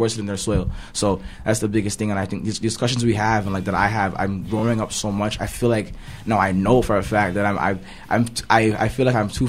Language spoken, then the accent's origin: English; Malvern, United States; At that age in your life, and as a young male growing up in Malvern, my mom moved out of the community, so just on the outskirts of Malvern, but always going to school in Malvern, right across from the mall.